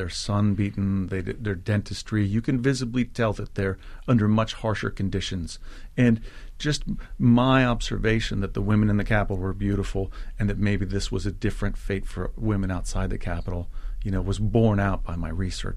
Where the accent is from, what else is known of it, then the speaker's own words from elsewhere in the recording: United States; As an American, it used to be impossible to go, and then it was very difficult.